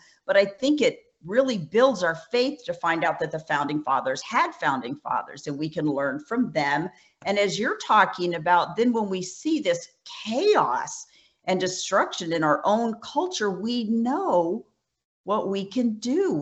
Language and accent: English; New York, United States; when I grew up in New York, how you, you know, you'd see people walk on the ice